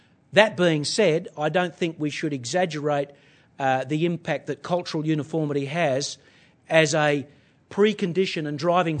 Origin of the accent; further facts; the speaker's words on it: Geraldton, Western Australia, Australia; I'm an Australian first, a Western Australian, born and bred in Geraldton